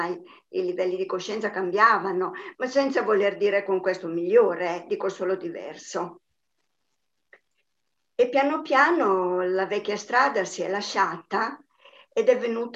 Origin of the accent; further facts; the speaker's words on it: Gorizia, Friuli-Venezia Giulia, Italy; now in Naples, Italy; Io sono di Gorizia, però adesso sono nel gruppo di Ananda di Napoli.